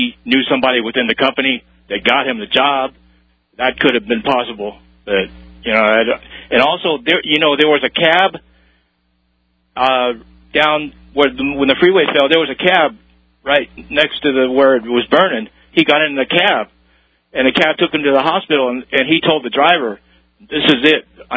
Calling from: Arizona, United States; I'm calling from Arizona, Alex.

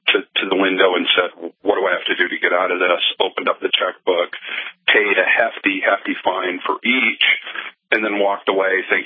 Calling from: Maine, United States; Yeah, I was calling from Maine, but this happened in Texas.

